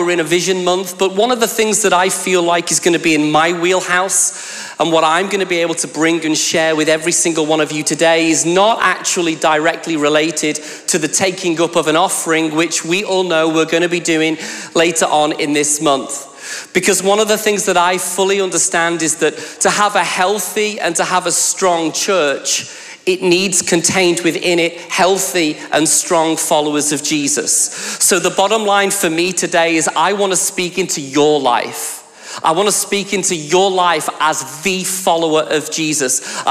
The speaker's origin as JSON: {"language": "English", "region": "North West England", "country": "United Kingdom", "accent": "Scouse", "said": "I'm going to try and tame down my Scouse accent for you all and put on my best Yorkshire because my family was from Doncaster and they all talk like that, you see."}